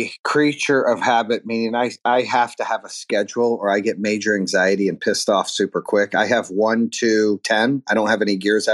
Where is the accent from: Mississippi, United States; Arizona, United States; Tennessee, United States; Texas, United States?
Arizona, United States; Phoenix; also born or lived in North Carolina; But I grew up in Phoenix, and then I lived in North Carolina, and my dad was from Detroit